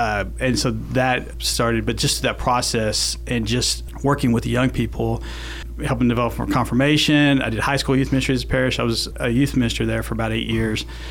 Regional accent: Dallas, Texas, United States; I'm from Dallas, Texas

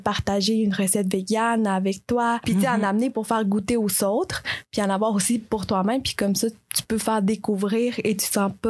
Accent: Colombia; En fait, je suis originaire de la Colombie et là-bas, on a la tradition de manger des buñuelos

